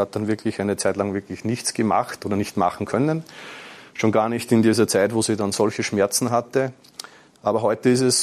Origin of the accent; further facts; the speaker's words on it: Austria; Ich hoffe, man versteht mich. Ich komme aus Österreich. Ich werde mich bemühen, nicht zu viel Dialekt zu sprechen. Ich werde jetzt im Oktober 46.